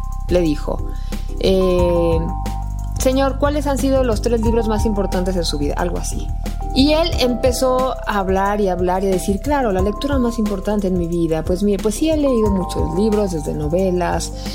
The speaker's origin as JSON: {"language": "Spanish", "town": "Guadalajara", "region": "Jalisco", "country": "Mexico", "tie": "born or raised there", "lives_now": "Mexico City, Mexico", "said": "Ya quiero irme a mi pueblo, tengo muchas ganas de ir a Guadalajara"}